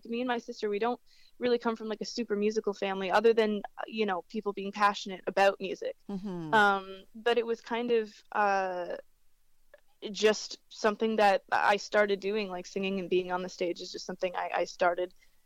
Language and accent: English; Kingston, Ontario, Canada; I'm from Kingston, Kingston, Ontario